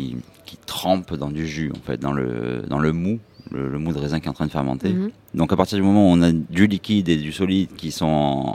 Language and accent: French; Montpellier, Occitanie, France; Je suis de Montpellier, ouais.